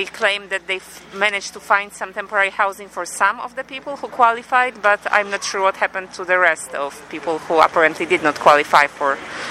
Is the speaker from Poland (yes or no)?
yes; Poland; I am from Poland, so this is Eastern Europe, but still, you know, it's not like one of the wealthiest countries in Europe